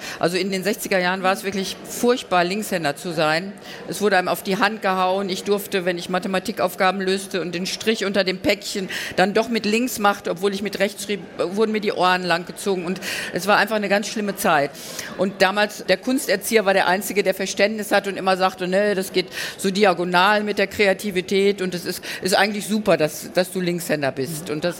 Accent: North Rhine-Westphalia, Germany; ich komme aus dem Ruhrgebiet, bin in Mahl geboren

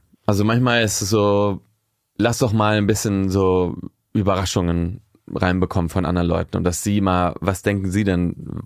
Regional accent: Barcelona, Catalonia, Spain; Das war halt in der Costa Brava, da wo ich auch aufgewachsen bin in Spanien, in Barcelona.

